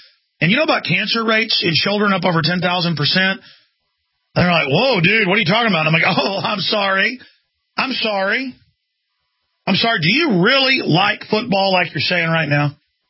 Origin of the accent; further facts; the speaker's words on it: Dallas, Texas, United States; They're literal zombies where I grew up in Dallas